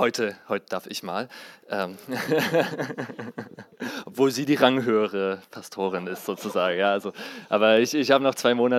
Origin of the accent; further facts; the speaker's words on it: Zwickau, Saxony, Germany; Wir sind aus Zwickau.